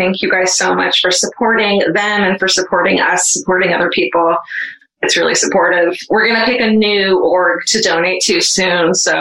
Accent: California, United States; Oh, shit. I'm from Orange County.

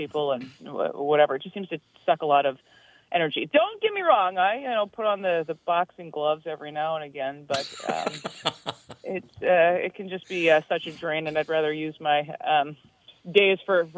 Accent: Worthington, Minnesota, United States; I started at a radio station in my hometown in Worthington in high school.

